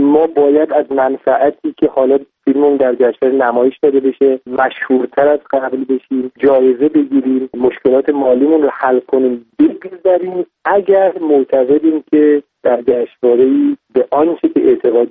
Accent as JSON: {"language": "Persian", "country": "Iran", "tie": "born there", "said": "به عنوان کسی که در همین سرزمین به دنیا اومدم،"}